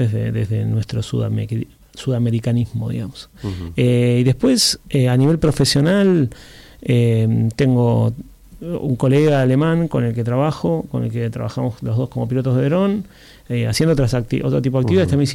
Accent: Argentina; yo además de argentinos tengo la ciudadanía italiana y esa fue una llave para entrar a Europa.

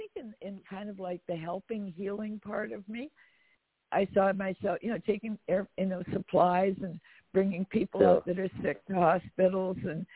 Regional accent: Canada; I'm a Canadian. Never mind the queen. I'm not. I'm a Canadian.

